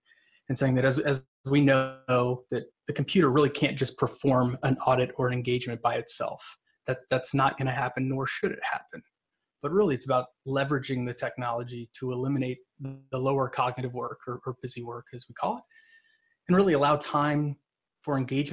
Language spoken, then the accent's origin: English; Texas, United States; being born and raised in Texas, I might have a stray y'all or colloquialism make it into this webcast.